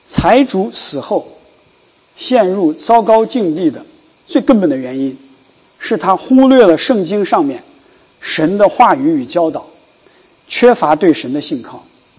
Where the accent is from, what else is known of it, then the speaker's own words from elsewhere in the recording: China; 我是在大陆出生长大